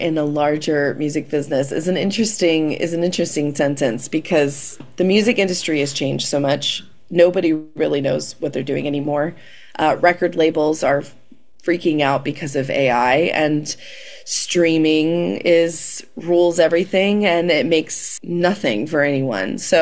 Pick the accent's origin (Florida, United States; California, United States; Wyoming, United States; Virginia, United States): Virginia, United States; Growing up outside of Washington, D.C. in Northern Virginia, protesting is just in my blood.